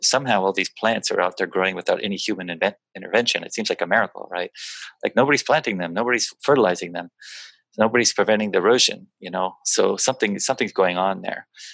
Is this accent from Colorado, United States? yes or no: no; Seattle, Washington, United States; When I was a kid and growing up in Seattle, we never used mulch.